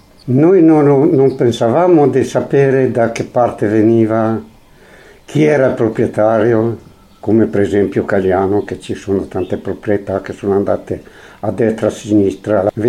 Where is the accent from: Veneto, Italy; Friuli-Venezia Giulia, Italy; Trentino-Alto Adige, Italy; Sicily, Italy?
Trentino-Alto Adige, Italy; Volano; Amo il mio paese, Volano è il mio paese nativo, Cagliano è il mio paese mio, perché qui ho fatto l'amore da giovane